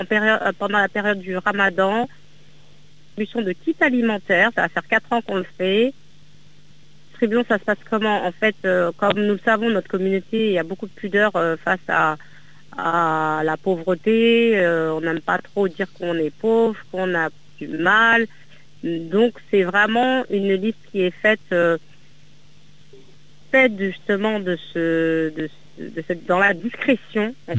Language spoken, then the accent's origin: French; Grande Comore, Comoros; On est issu de Ngazidja.